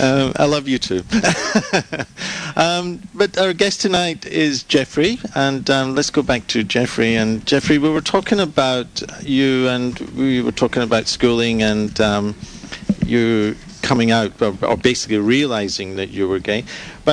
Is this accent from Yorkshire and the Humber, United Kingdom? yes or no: no; Scotland, United Kingdom; so it was left to me, and being Scottish.